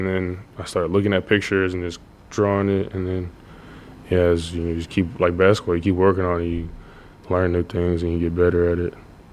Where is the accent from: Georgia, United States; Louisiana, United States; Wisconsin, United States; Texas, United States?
Texas, United States; Coppell; When I was younger, I grew up in Coppell, Texas, in like a Indian majority like apartment complex.